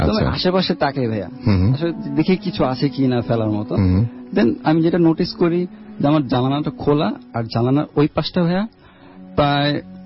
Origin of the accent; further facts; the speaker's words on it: Dhaka, Dhaka Division, Bangladesh; আমি এসেছি পুরান ঢাকার মিলবারেক আলমগঞ্জ থেকে।